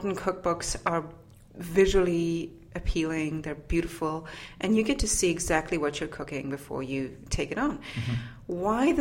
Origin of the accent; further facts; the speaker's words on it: South Africa; I grew up in South Africa, where it's basically just one long summer rather than four seasons. And we have a very ingrained tradition of working, cooking on campfires. In fact, my house growing up had an outdoor kitchen